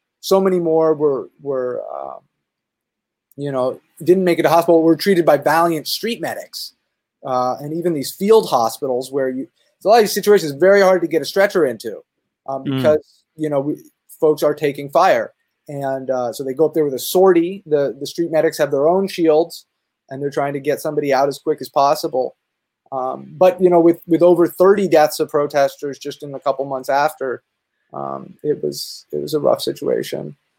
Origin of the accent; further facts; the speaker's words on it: United States; me growing up in the United States, I think of a burning church